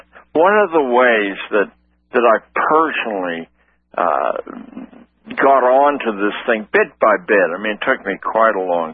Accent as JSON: {"language": "English", "region": "Pennsylvania", "country": "United States", "tie": "born or raised there", "said": "But I grew up in the Scotch-Irish part of western Pennsylvania around Pittsburgh"}